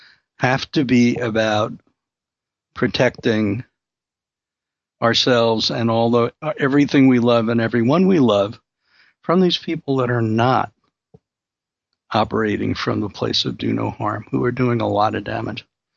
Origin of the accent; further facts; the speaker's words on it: New York, United States; and also because I come from Brooklyn